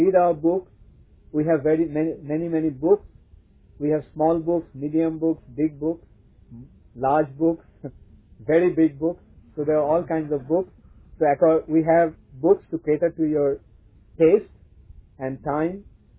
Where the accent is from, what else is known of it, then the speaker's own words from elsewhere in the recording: India; now in Switzerland; Like, I come from India. By birth, my religion was Hindu, Hinduism. But when I come to Switzerland, come to this farm